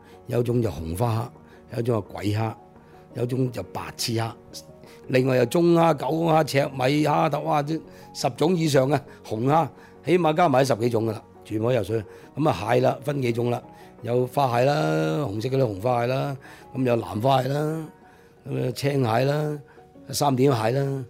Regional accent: Aberdeen, Hong Kong; 我由出世已经是在住家艇长大的，住到11岁，都是细宅。

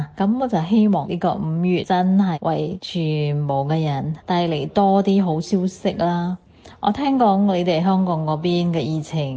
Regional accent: Singapore; 對我哋新加坡人嚟講咧

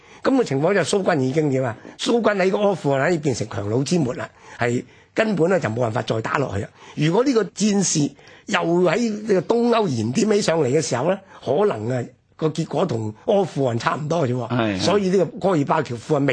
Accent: Hong Kong; 不過我哋香港人好多時咧喺個評論啊

